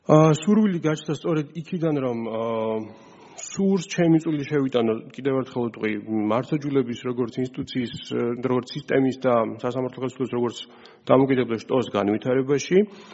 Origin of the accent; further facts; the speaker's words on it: Tbilisi, Georgia; born there; დავიბადე 1999 წელს ქალაქ თბილისში 1 სექტემბერს